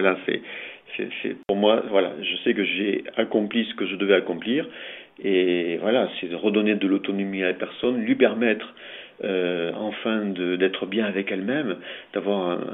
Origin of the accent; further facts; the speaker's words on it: France; now in Switzerland; moi, je vis en Suisse. Je vis entre Lausanne et Berne en Suisse. Je suis français d'origine, mais je vis en Suisse depuis quelques années.